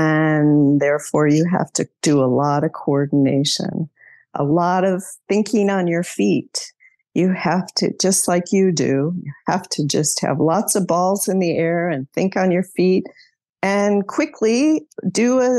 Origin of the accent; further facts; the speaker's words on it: Chicago, Illinois, United States; I grew up outside of Chicago.